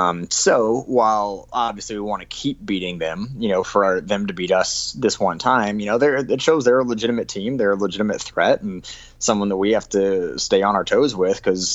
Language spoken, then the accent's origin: English; Park City, Utah, United States; I did. Yeah, technically I grew up in Park City.